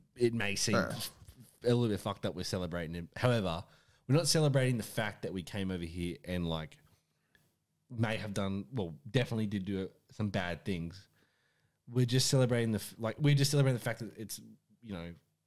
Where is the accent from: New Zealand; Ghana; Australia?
Australia; Country, we should still have a day where we go, oh, yeah, hey, we're Australians. Let's celebrate the fact of being Australian.